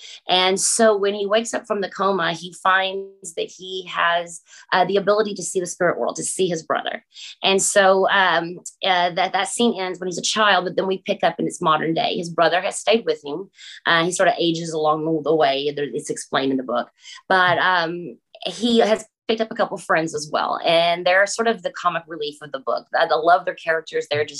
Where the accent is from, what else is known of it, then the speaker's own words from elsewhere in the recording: Texas, United States; I am from Texas, born and raised, and I guess I would just call myself a small town girl my whole life.